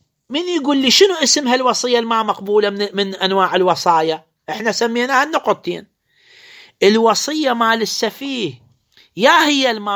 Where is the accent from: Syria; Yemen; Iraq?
Iraq; هذا يبيعوا بخمسمائة دينار عندنا بالعراق، يعني مو غالي.